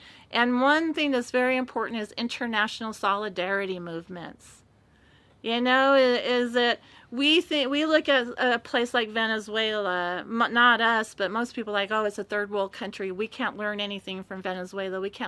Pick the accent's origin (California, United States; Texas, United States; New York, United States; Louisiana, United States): California, United States; I'm from California. Nothing happens unless you count earthquakes.